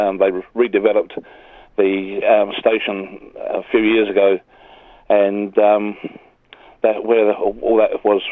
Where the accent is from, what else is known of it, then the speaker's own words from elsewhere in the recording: St Albans, East of England, United Kingdom; born there; I was born in St Albans in Hertfordshire in England, which is about 20 miles north of London.